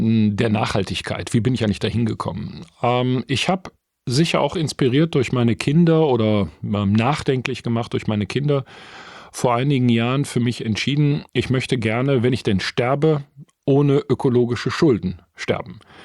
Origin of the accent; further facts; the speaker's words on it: Essen, North Rhine-Westphalia, Germany; born there; Ich bin 1968 im Essener Norden geboren, tatsächlich in einem Bergarbeitermilieu.